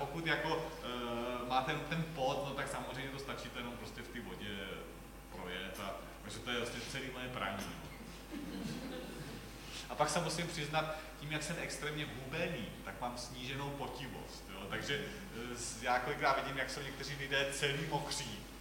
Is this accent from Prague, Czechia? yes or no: yes; Prague, Czechia; No, já jsem naštěstí z Prahy